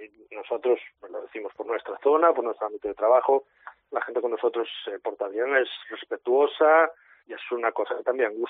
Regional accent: Brión, Galicia, Spain; al llevar tanto tiempo, yo soy de Brión, conoces a la gente y las cosas

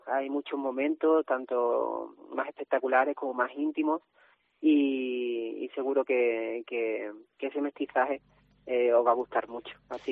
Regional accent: Andalusia, Spain; now in Granada, Spain; concretamente los artistas que estamos en escena somos de Cádiz, de San Fernando y Algeciras, pero estamos afincados en Andalucía, en Granada.

